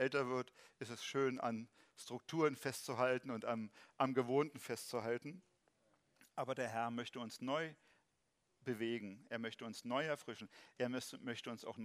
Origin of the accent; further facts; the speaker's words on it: East Germany, Germany; ich bin ja ostdeutsch sozialisiert, ich bin in der DDR groß geworden.